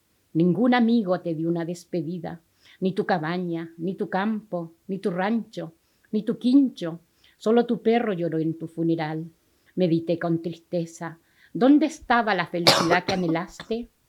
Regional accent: Cunamo, Los Lagos, Chile; yo nací en Cunamo. Cunamo queda a 30 kilómetros de San Juan de la Costa. Y ahí tuve una infancia muy feliz. Compartí mucho con el pueblo mapuche.

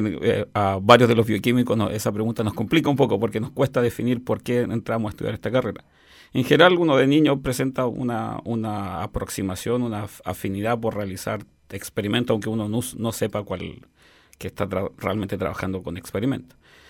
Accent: San Bernardo, Santiago Metropolitan Region, Chile; No, técnicamente nací en San Bernardo, estudié hasta los 18 años toda mi enseñanza básica media en San Bernardo

